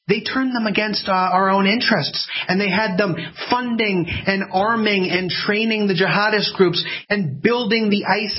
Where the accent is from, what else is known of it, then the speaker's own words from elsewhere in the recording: Ireland; I'm an Irish guy.